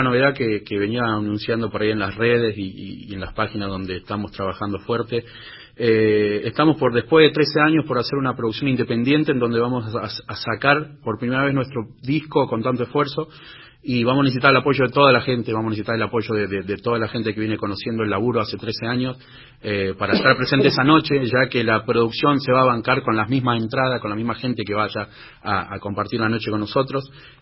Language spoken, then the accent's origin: Spanish; San Justo, Buenos Aires Province, Argentina; also born or lived in Morón; yo nací en Morón, acá en Buenos Aires, me crié en La Matanza de San Justo